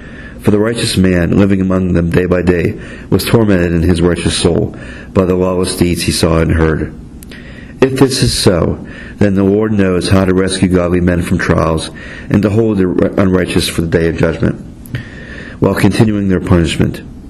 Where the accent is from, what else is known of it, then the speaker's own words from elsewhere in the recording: Monroeville, Pennsylvania, United States; I'm in my second year of studies here at Pittsburgh Theological Seminary, and I'm originally from Monroeville, Pennsylvania.